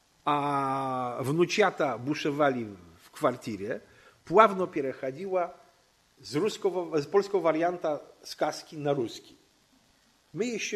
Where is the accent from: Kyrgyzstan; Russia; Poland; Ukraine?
Poland; Siedlce, Masovian Voivodeship; Есть, это мой родной город. Вот там мы жили несколько лет с моим отцом, он там служил